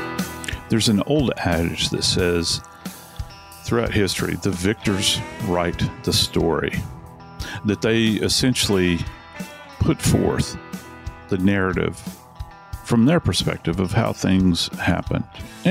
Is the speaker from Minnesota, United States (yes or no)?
no; New Orleans, Louisiana, United States; Dave Mack, my friend, when I hear the name Bienville, It evokes memories of my hometown of New Orleans.